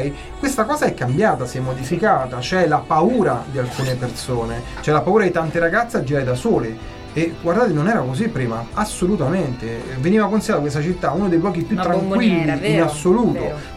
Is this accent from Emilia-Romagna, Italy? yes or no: no; Rome, Lazio, Italy; now in Perugia, Italy; io sono arrivato, quindi, qui a Perugia, io sono romano, lo sanno tutti, ma quando mi sono trasferito a Perugia, che era nel 92-93